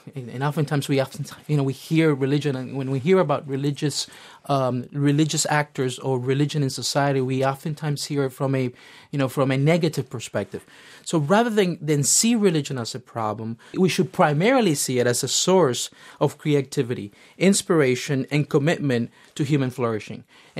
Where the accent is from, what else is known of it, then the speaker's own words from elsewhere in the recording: Miami, Florida, United States; Growing up in Miami, of course, was a great gift to me because I grew up with many people from different parts of Latin America.